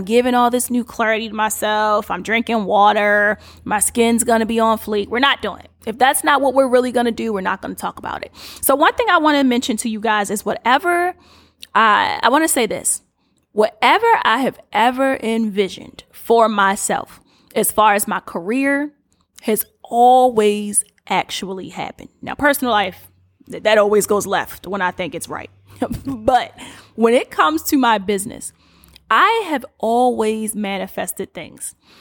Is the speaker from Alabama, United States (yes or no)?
no; Baltimore, Maryland, United States; And it doesn't look like my hometown of Baltimore. It looks like I'm in a different city, but I know I'm supposed to be home in the dream.